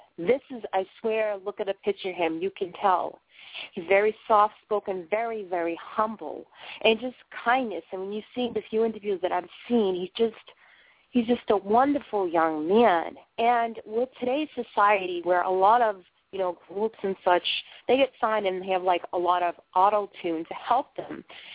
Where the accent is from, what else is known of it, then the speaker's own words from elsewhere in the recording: Boston, Massachusetts, United States; now in Maine, United States; I'm originally born and brought up in Boston, Massachusetts